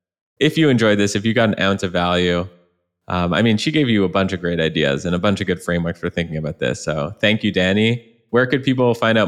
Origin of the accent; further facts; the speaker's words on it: Canada; now in San Francisco, United States; I'm Canadian. When I first came out to San Francisco, I didn't know anyone